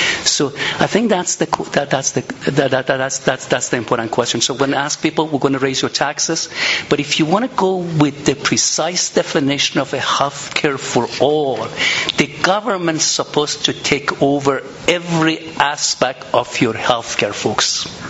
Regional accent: Vermont, United States; I'm from Vermont, and I love Bernie Sanders.

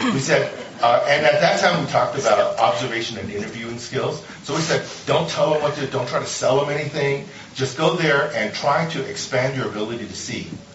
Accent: California, United States; So I am from Silicon Valley, where we believe in interactivity.

